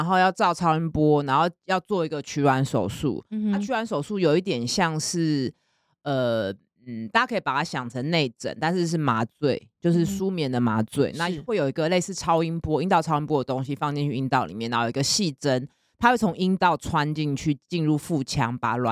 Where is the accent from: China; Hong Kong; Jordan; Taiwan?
Taiwan; 我们台湾的人的语言，为什么还要搞这些的时候，你就不可能学，